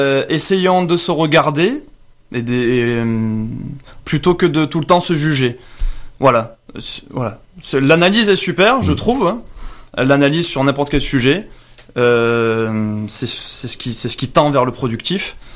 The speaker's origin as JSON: {"language": "French", "country": "France", "also_born_or_lived": "Manchester", "said": "je suis français. J'ai vécu un petit peu à Manchester"}